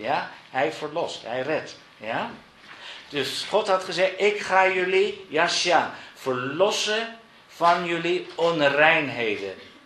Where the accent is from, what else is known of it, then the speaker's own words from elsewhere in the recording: Netherlands; En wij als mensen, en zeker als Nederlanders, willen dat graag uitrafelen